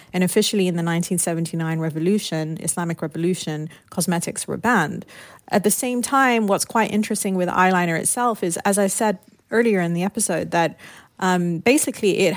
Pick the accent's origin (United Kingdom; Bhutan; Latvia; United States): United Kingdom; Because I had spent so much of my childhood growing up in the United Kingdom, my parents had moved there during the Lebanese Civil War.